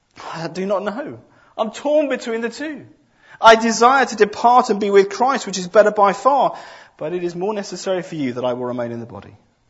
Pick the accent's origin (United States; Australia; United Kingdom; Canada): United Kingdom; Of course, being British, there's a large part of us that thinks this is absolutely fantastic as well